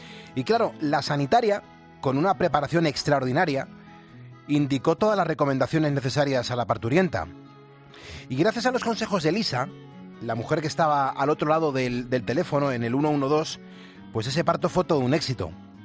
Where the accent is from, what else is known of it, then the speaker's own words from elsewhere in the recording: Spain; Nosotros somos españoles, nos sentimos muy orgullosos